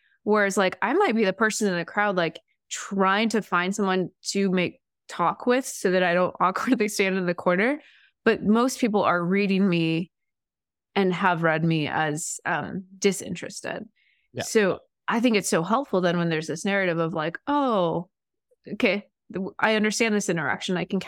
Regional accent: Midwest, United States; I grew up in the Midwest.

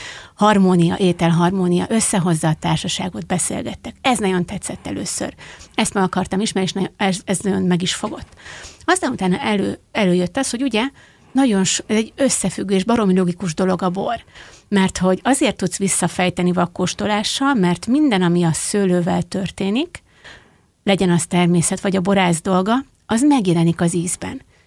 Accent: Heves, Hungary; Hát egyetem alatt Egermellől származom

